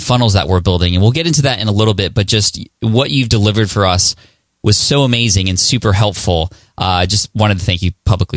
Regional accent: San Diego, California, United States; especially Traffic and Conversion Summit here in San Diego, my hometown.

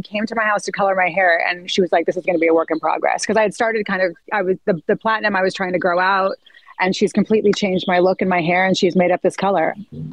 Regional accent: Santa Barbara, California, United States; I think it's part of growing up in Santa Barbara.

